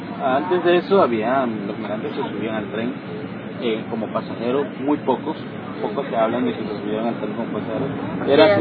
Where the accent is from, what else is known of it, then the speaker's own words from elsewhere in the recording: Mexico; Soy mexicano.